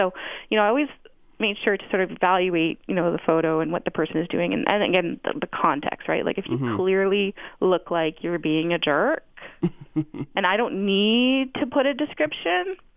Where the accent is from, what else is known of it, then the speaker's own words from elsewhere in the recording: Toronto, Ontario, Canada; growing up in Toronto and riding the TTC since I was 12